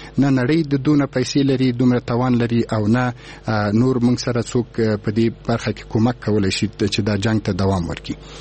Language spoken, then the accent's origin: Pashto; Afghanistan; یعنی مونږ د یو افغان په حیث باندې باید